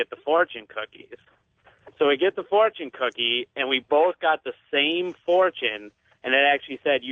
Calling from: Hudsonville, Michigan, United States; I'm calling from Hudsonville, which is in western Michigan.

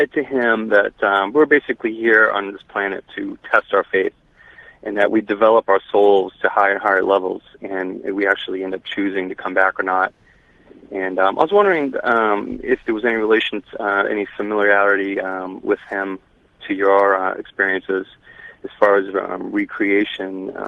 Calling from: Quincy, Massachusetts, United States; I'm calling from Quincy, Massachusetts.

